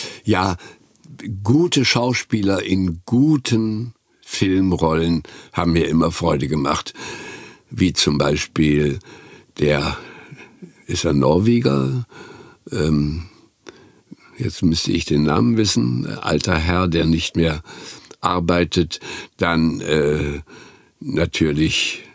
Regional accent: Güstrow, Mecklenburg-Vorpommern, Germany; nach Güstrow in Mecklenburg, wo ich aufgewachsen bin, kam.

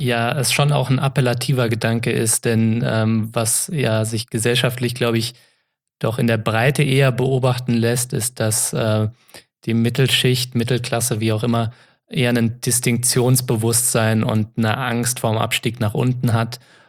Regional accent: Frankfurt, Hesse, Germany; ich komme aus Frankfurt

